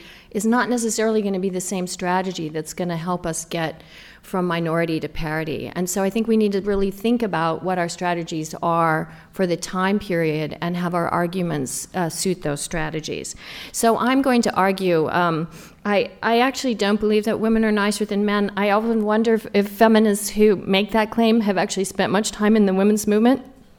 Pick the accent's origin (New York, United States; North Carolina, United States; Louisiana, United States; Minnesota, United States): Louisiana, United States; now that I'm a Southerner from the great state of Louisiana, I hope that I'll speak slowly enough for our translators.